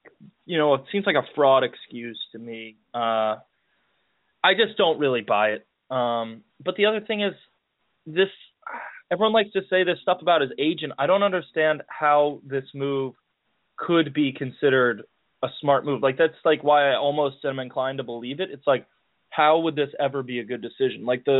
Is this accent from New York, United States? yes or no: yes; New York, United States; I mean, we're both from New York, so we know traffic can be bad